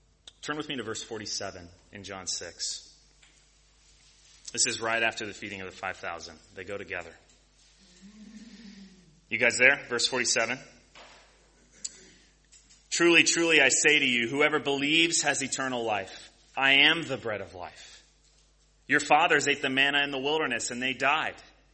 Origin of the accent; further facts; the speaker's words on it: Texas, United States; also born or lived in Oklahoma; I grew up in Texas and Oklahoma, and the Dust Bowl and the Great Depression is massive in our cultural imagination